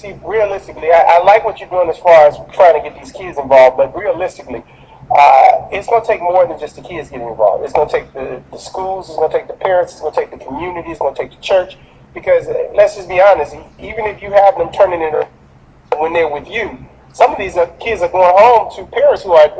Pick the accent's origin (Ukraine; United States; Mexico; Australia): United States; Chicago, Illinois; All right, Truth Fighters, you know I'm born and raised in Chicago. I'm a product of the Chicago public school systems.